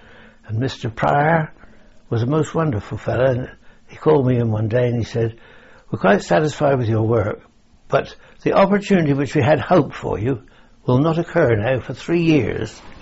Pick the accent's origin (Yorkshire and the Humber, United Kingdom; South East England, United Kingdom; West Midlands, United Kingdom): South East England, United Kingdom; Winchester; I was born in Winchester on the 1st of June 1918 at 12:15 in a little nursing home in number 13 St. Peter Street.